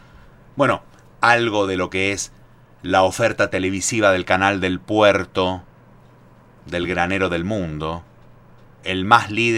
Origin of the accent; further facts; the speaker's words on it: San Juan, Argentina; Ahí también hay laburantes de mi tierra sanjuanina, del terruño con toda la S.